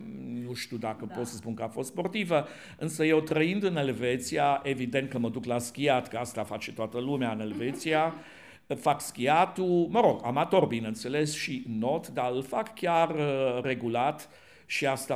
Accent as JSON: {"language": "Romanian", "country": "Romania", "said": "noi, ca și români"}